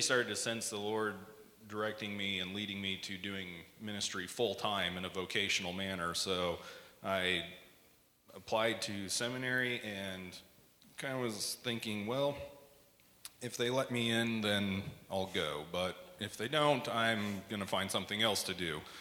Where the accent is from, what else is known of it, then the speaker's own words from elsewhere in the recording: Yuma, Colorado, United States; also born or lived in Otis; I born and raised in the Yuma area, lived in Yuma, lived in Otis, spent most of my life living in Yuma, though.